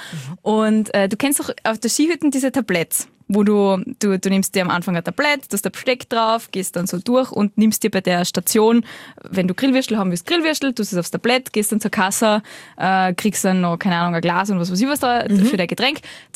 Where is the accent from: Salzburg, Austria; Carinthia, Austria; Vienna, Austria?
Salzburg, Austria; Also, wie du weißt, komme ich aus den Bergen.